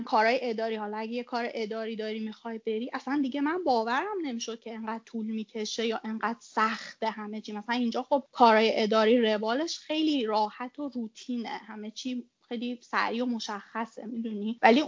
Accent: Iran; ولی اینکه من ایرانیم، شاید چون خب فارسی حرف میزنیم و خانوادم و اونجا و اینا

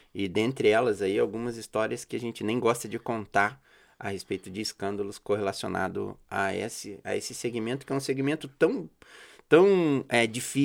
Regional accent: Rio de Janeiro, Brazil; born there; moved away as an adult; also born or lived in Campos; Não tenho vergonha dos meus 50, né? Então, nasci no Rio de Janeiro, morei em Campos, minha família é do estado do Rio de Janeiro. E vim para o Paraná em 1992

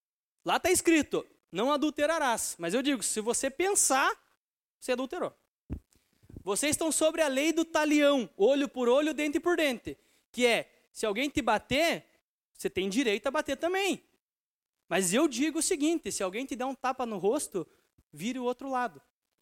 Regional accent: Rio Branco, Acre, Brazil; E, bom, eu sou de Rio Branco, nunca tive costumes assim, tipo etiqueta.

